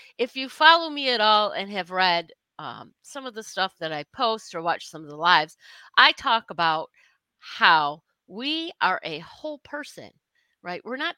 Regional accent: Michigan, United States; I'm a Yankee and she sounds like a Southerner. And we're both from Michigan. And I'm like, that's right. I'm a Yankee. Always will be. Don't matter where I live.

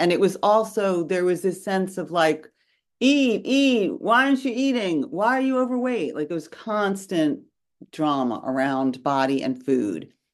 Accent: New York City, New York, United States; I was raised in New York City with a mother who had been a model.

